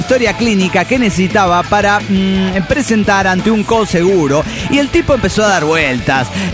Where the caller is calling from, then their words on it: Argentina; de Argentina.